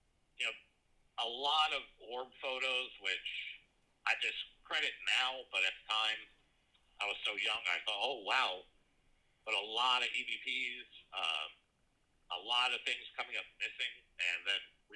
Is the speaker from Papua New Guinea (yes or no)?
no; New Jersey, United States; Been an enthusiast of the paranormal since I was a little kid, growing up in New Jersey.